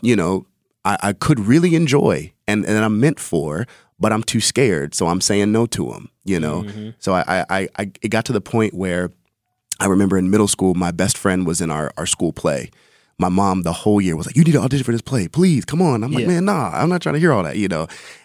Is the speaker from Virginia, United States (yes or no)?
yes; Hampton, Virginia, United States; also born or lived in New York; I was born in New York, raised in Virginia. So anybody ask me where I'm from, I say Virginia